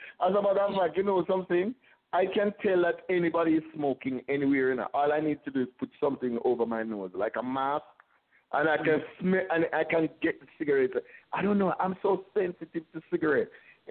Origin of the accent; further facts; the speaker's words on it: Jamaica; But somebody asked me about, you know, hey, Jamaican, yeah, man, mwah, weed.